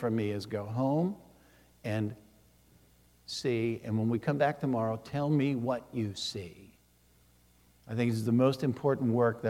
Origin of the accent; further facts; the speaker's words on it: St. Louis, Missouri, United States; And knowing what it was like as a white child growing up in St. Louis